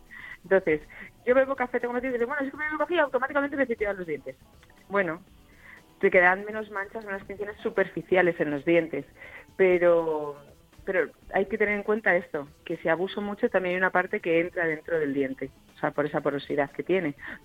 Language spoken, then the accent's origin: Spanish; Teruel, Aragon, Spain; Yo que soy de Teruel, ese